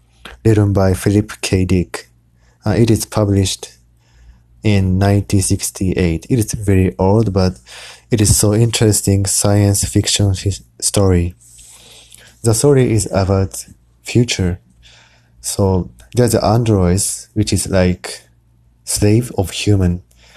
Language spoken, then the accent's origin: English; Japan; English is a second language; now in United States; I'm studying abroad now, so this is the first time which I came to US. So I'm from Japan